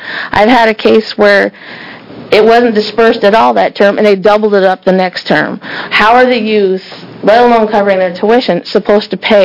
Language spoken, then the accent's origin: English; Oregon, United States; because I'm from the Multnomah County area